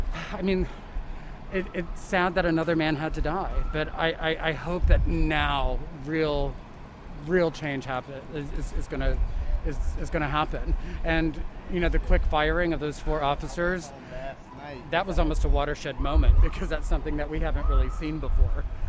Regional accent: the Ozarks, United States; Yeah, I come from the Ozarks, you know, and the rhetoric there is quite different

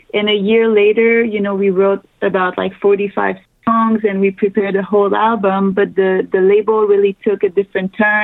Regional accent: Montreal, Quebec, Canada; also born or lived in New York, United States; now in Los Angeles, United States; Yeah, I'm from Montreal and Jacob is from Miami, but we actually met in Los Angeles. But we both lived in New York and we had the same vocal coach.

